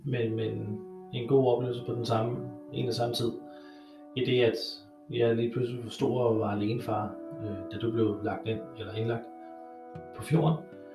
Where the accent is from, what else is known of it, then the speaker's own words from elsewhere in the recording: Amager, Capital Region of Denmark, Denmark; now in Borup, Denmark; Jeg er født og vokset på Amager, bor nuværende i 4140 Borup, hvor vi har flyttet lidt frem og tilbage